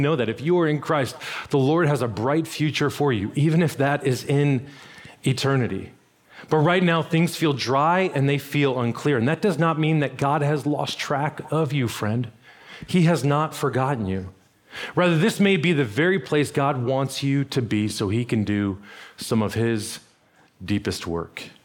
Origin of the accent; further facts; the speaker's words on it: Las Vegas, Nevada, United States; I grew up in the desert. I grew up in Las Vegas.